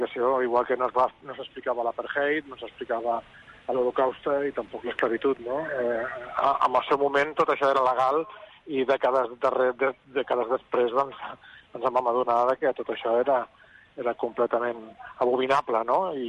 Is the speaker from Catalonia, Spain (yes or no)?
yes; Catalonia, Spain; com a català